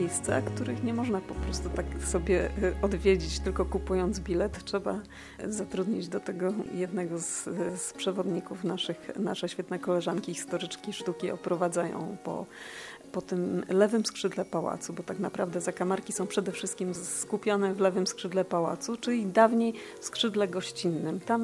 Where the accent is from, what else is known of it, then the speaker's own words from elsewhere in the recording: Poznań, Greater Poland Voivodeship, Poland; born there; jako poznanianka z urodzenia